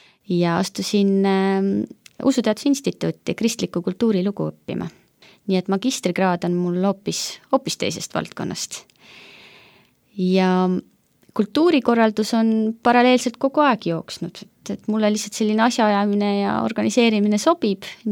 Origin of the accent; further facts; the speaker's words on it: Pärnu, Pärnu County, Estonia; also born or lived in Tartu; Mina olen pärit Pärnust. Olen küll sündinud Tartus, mu vanemad olid sellised noored tudengid, kui mina ilma tulin, aga kaheaastaselt kolisime perega Pärnusse. Ja seal kõik minu lapsepõlve ja noorusaastad möödusid.